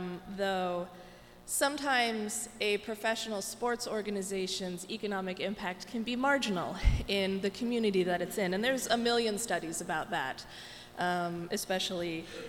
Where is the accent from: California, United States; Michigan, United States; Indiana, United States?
Indiana, United States; South Bend; And the South Bend Blue Sox did a bit better than most in my hometown, but they also had a unique location.